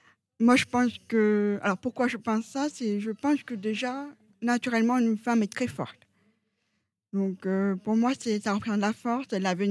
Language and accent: French; France; Ben non, je suis française.